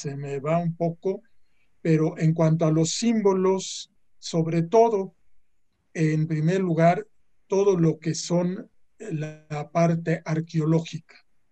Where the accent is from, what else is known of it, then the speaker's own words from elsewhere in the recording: Mexico; tanto si somos mexicanos que vivimos dentro del país, como si somos mexicanos que vivimos en el extranjero